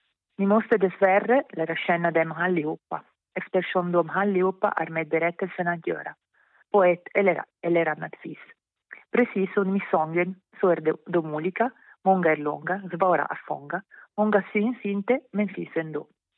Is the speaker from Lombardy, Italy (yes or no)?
yes; Lombardy, Italy; accent: Milanese; Sì, allora, con la mia pronuncia molto milanese, perché vi leggo l'incipit.